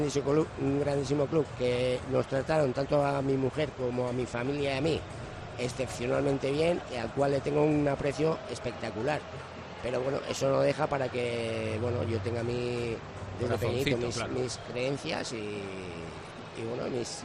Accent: Legorreta, Basque Country, Spain; yo soy de Legorreta, de un pueblo de pequeñito de aquí, y guipuzcoano

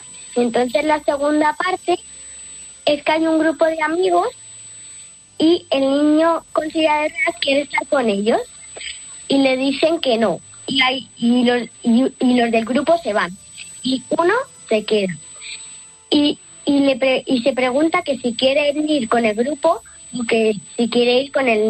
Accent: Madrid, Community of Madrid, Spain; tengo 8 años. Soy de Madrid.

